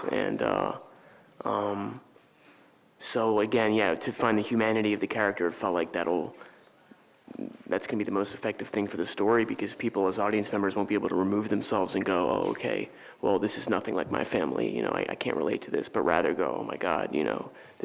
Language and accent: English; United States; Yeah, I'm American.